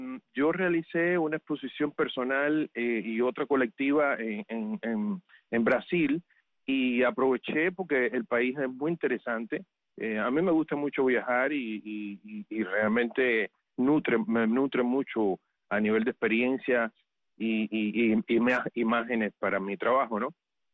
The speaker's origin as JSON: {"language": "Spanish", "region": "Havana", "country": "Cuba", "tie": "born or raised there", "said": "Yo nací en La Habana y pasé mi niñez y mi juventud en el barrio de en uno de los barrios del Vedado, el Nuevo Vedado, donde mis padres tenían una casa."}